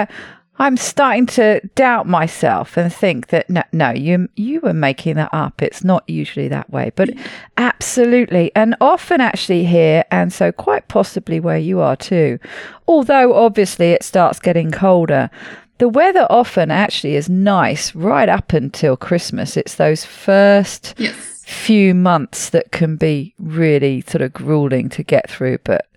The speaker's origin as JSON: {"language": "English", "country": "United Kingdom", "said": "Now, as a Brit, I spend most of the year complaining about the weather."}